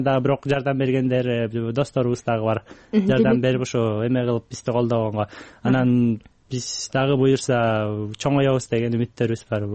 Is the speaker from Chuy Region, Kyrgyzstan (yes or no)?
no; Naryn, Naryn Region, Kyrgyzstan; өзүмдүн Нарындан болом